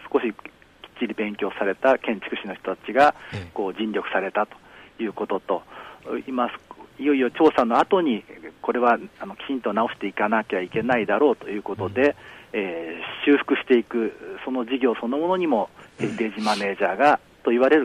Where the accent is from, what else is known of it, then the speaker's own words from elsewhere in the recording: Kumamoto, Japan; もちろん地元熊本城を含め、今回熊本地震で被災しましたので、それを救うような仕事にも少し携わっております。